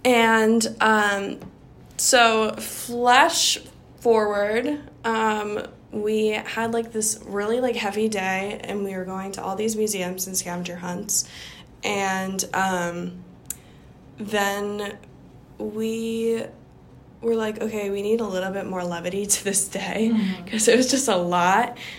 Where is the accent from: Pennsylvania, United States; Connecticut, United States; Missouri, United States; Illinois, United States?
Connecticut, United States; Because I'm from Connecticut.